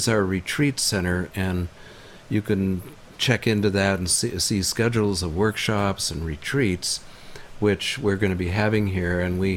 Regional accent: Boston, Massachusetts, United States; also born or lived in Phoenix, Arizona; I lived in Phoenix, Arizona, back in the 80s. But even going way, way back when I was a child growing up in Boston in the 40s, the changes are absolutely incredible and not good.

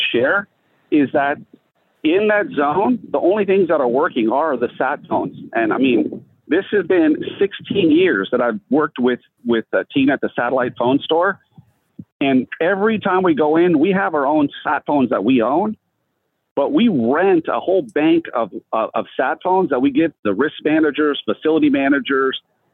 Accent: California, United States; I'm from California, and it would be very different there.

